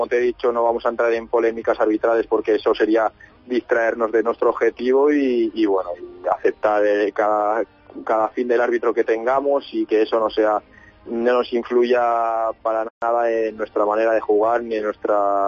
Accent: Arnedo, La Rioja, Spain; now in Huesca, Spain; estoy muy contento en Huesca, estoy también cerca de mi ciudad de origen, de Arnedo

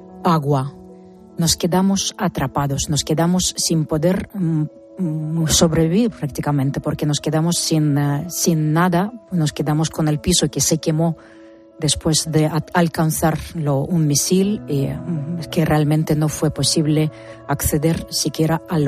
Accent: Mariupol, Donetsk Oblast, Ukraine; tengo que acudir para rescatar a mis papás, que se encuentran en Mariupol, en mi ciudad natal

